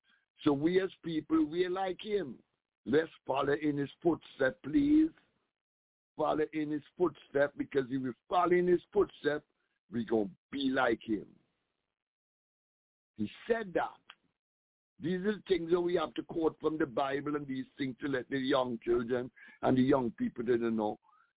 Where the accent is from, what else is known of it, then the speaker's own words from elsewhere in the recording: Ethiopia; English is a second language; Because instead I say Africa, yeah, where I come from Ethiopia.